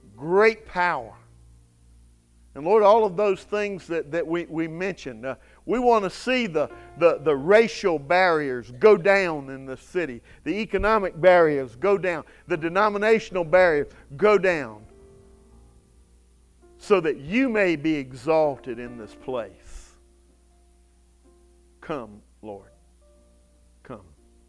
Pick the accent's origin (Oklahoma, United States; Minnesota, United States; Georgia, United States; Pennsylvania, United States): Georgia, United States; Savannah; I grew up in Savannah. I can never remember anything like that happening in Savannah.